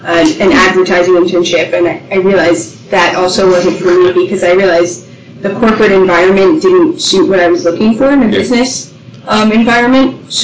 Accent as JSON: {"language": "English", "town": "Newton", "region": "Massachusetts", "country": "United States", "said": "I'm from Newton, Massachusetts, and I went to Cornell University"}